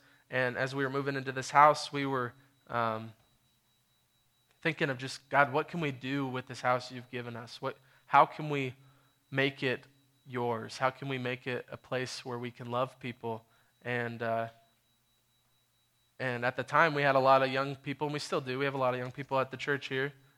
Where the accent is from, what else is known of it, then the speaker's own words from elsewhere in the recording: United States; I'm an American, and I'm so cool, and we came out here, and I play music